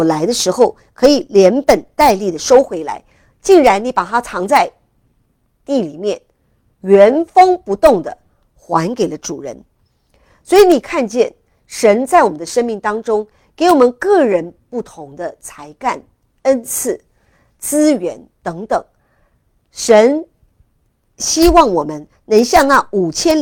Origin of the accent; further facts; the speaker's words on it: China; 特别我们中国人很喜欢差不多就可以了吗？